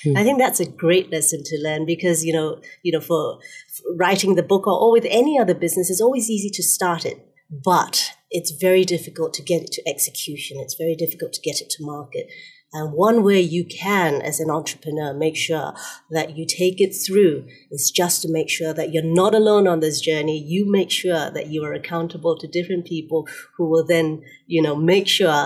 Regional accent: Singapore; I'm Singaporean

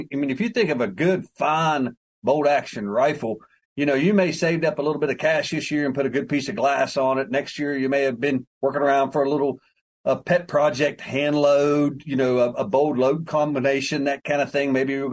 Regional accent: West Virginia, United States; Well, I'm from West Virginia. I'm the state that's wholly in the Appalachian Mountains, and we tend to stick to ourselves

